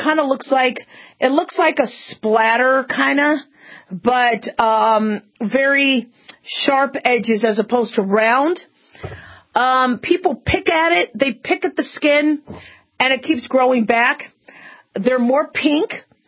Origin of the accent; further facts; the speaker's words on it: Phoenix, Arizona, United States; I remember, growing up in Phoenix, Arizona, we had to do square dancing every year.